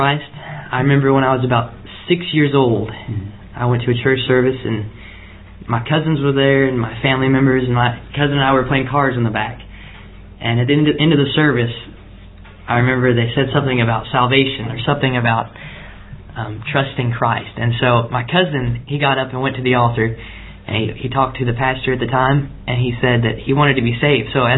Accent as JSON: {"language": "English", "town": "Somerset", "region": "Kentucky", "country": "United States", "said": "I'm from Somerset, Kentucky."}